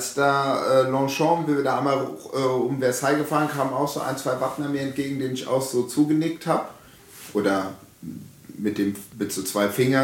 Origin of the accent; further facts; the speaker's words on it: Hesse, Germany; weil so bei uns in Hessen und so, da sagt man ja auch immer Mosche.